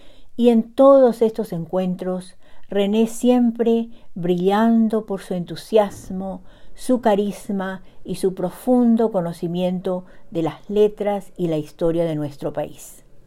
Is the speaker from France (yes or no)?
no; Paraguay; now in Bedford, United States; llego hasta ustedes desde Bedford, Massachusetts, con otro cuento de la producción narrativa de mi país natal, Xeretamí, Paraguay, situado en el corazón de América del Sur.